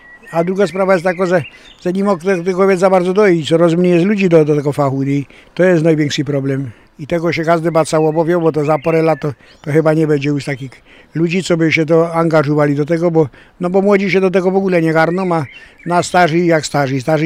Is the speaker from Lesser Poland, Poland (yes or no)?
yes; Rzepiska, Lesser Poland, Poland; pochodzę ze Rzepisk.